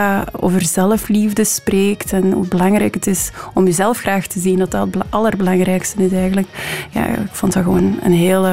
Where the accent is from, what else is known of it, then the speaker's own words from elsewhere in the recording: Leuven, Flanders, Belgium; now in Brussels, Belgium; want ik deed rechten in Leuven, de stad waar ik opgegroeid ben.